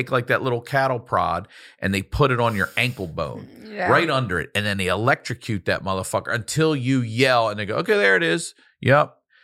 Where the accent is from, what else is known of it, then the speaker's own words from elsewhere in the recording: Baltimore, Maryland, United States; So we go to Johns Hopkins University because we're from Baltimore.